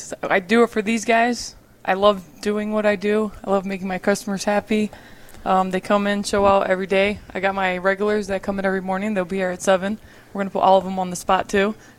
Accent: Brooklyn, New York, United States; moved away as an adult; Yes, moved here 10 years ago when I married this guy.

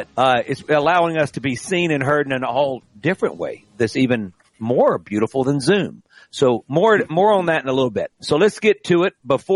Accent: Greenville, Mississippi, United States; He's from Cleveland, believe it or not. I'm from Greenville.

